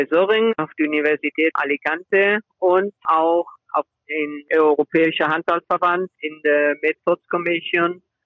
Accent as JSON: {"language": "German", "town": "Remscheid", "region": "North Rhine-Westphalia", "country": "Germany", "tie": "born there", "said": "mein Bruder und ich, wir sind beide in Remscheid geboren. Deswegen in Remscheid. Aber beide Eltern aus Spanien."}